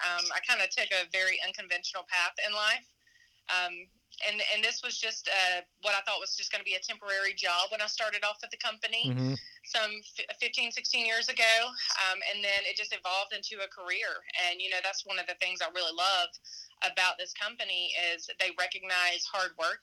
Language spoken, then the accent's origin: English; Clarksville, Georgia, United States; now in Demorest, United States; I grew up in Clarksville and currently live in Demorest today.